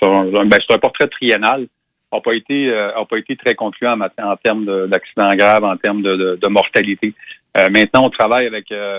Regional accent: Sherbrooke, Quebec, Canada; comparativement à un territoire comme chez nous, à Sherbrooke ou à Trois-Rivières ou autre

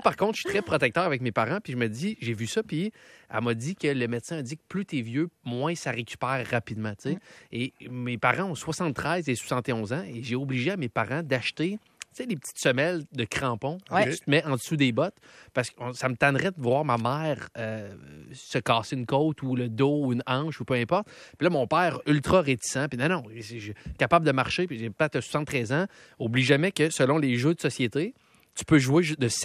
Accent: Quebec City, Quebec, Canada; Je vais aux fêtes à Québec, je viens de Québec

